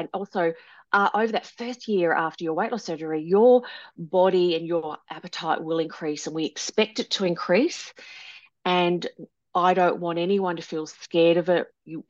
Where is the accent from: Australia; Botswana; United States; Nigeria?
Australia; So yes, I'm not American. I'm Aussie.